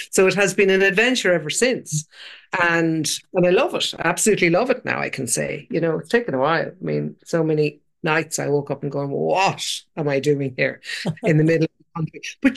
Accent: Kilkenny, County Kilkenny, Ireland; I still live in Dublin and I'm from Kilkenny City. I grew up over a pub, but like then I went to Dublin, I lived there most of my life, brought my kids up there.

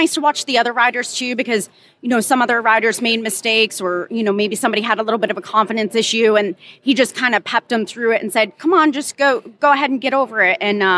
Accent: Paris, Kentucky, United States; So I'm from Paris, Kentucky.

